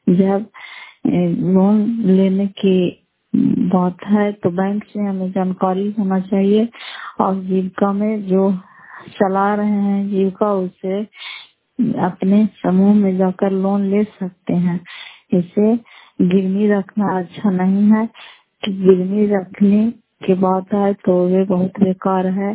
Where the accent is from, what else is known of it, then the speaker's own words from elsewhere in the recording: Fatehpur, Bihar, India; फतेहपुर पंचायत मकरौता जिला नालंदा क्रैपसरा ब्लॉक की निवासी हूँ